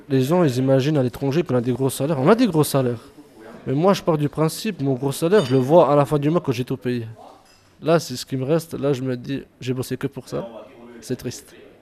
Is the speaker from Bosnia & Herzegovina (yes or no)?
yes; Bosnia & Herzegovina; French is a second language; Bah, j'ai un accent, et puis je maîtrise pas la langue à 100% de chez nous.